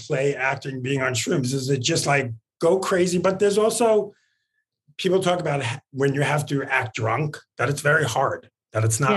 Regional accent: New York, United States; now in Los Angeles, United States; Yeah, I'm in LA. I'm originally from New York.

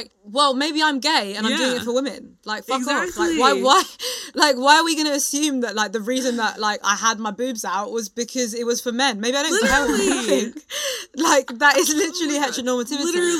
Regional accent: United Kingdom; I think it's funny being British

